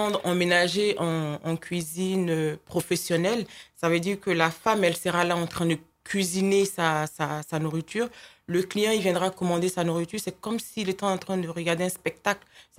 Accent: Côte d’Ivoire; Moi, je suis ivoirienne, 100%, donc du coup, chez nous, c'est du zouglou qu'on fait tous les dimanches.

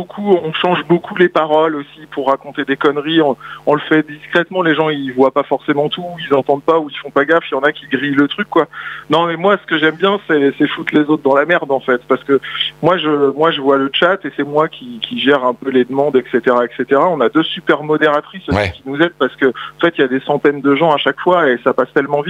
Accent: Évreux, Normandy, France; Moi, je suis d'Evreux depuis toujours

